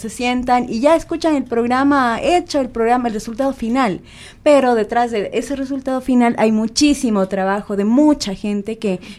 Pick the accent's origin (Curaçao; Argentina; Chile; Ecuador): Ecuador; Cuenca, Azuay; yo soy ecuatoriana, yo soy cuencana